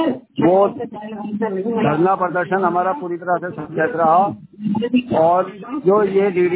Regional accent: Kalkaji, Delhi, India; मैं कालकाजी विधानसभा से हूँ।

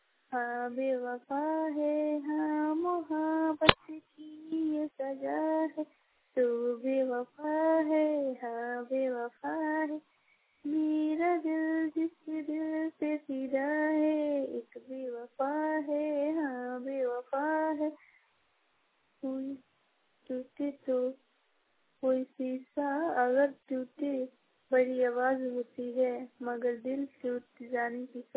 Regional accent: Kolpur Tukliya, Bihar, India; मैं आतिशाओ कोलपुर तुकलिया पूर्वी चंपारण बिहार की रहने वाली हूँ।

